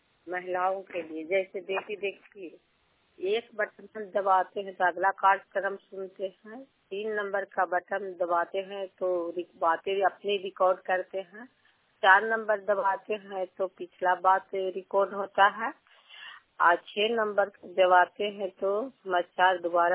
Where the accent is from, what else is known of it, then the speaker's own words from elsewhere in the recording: Gokhulpur, Bihar, India; गांव गोखुलपुर पंचायत चंडी प्रखंड चंडी जिला ललंदा के निवासी हूँ।